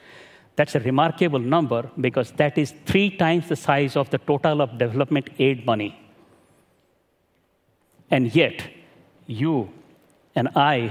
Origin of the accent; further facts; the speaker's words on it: Sindhekala, Odisha, India; now in Washington, D.C., United States; I live in Washington, D.C. But I grew up in Sindhekala, a village in Orissa in India.